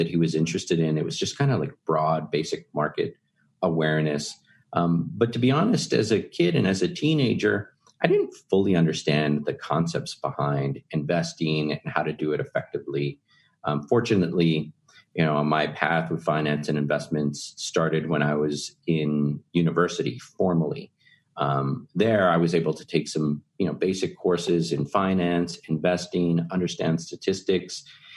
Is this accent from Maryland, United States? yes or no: no; Texas, United States; So I really, really, really enjoy that part about being a Texan.